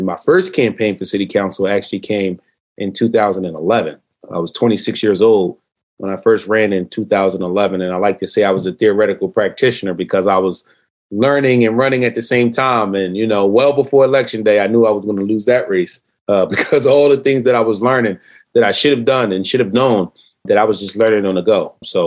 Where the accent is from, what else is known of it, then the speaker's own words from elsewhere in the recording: Philadelphia, Pennsylvania, United States; that was the demographic makeup of that particular neighborhood when I was growing up in Philadelphia.